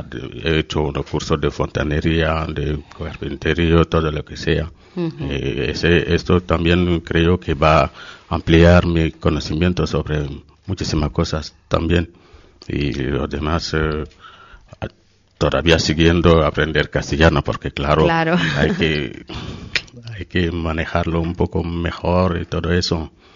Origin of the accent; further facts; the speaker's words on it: Senegal; Spanish is a second language; Yo soy de Senegal.